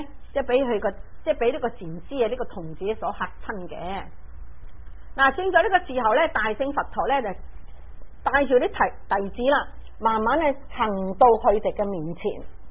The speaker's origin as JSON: {"language": "Cantonese", "country": "China", "said": "男人就好少买花供，就我哋中国人嚟讲吓，好少买花。"}